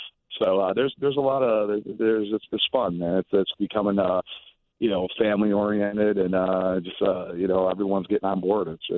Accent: Long Island, New York, United States; Well, High River, you know, we're from Long Island, New York.

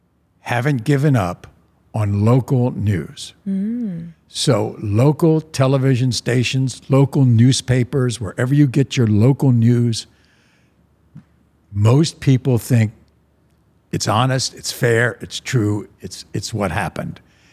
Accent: Washington, District of Columbia, United States; growing up in Washington, the nation's capital, my first job once I got out of school was being a radio reporter

